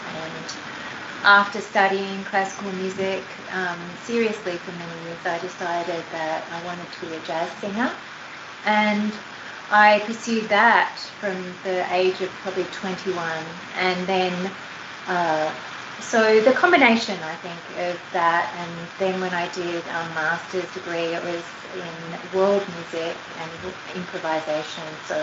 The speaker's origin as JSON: {"language": "English", "town": "Gold Coast", "region": "Queensland", "country": "Australia", "tie": "born or raised there", "also_born_or_lived": "New Zealand / Sydney", "lives_now": "Los Angeles, United States", "said": "And I grew up in New Zealand until I was seven, and then we moved to Queensland in Australia, and I grew up on the Gold Coast there"}